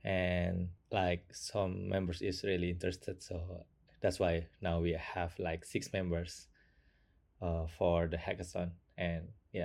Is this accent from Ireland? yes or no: no; Indonesia; English is a second language; Yeah, I'm come from Indonesia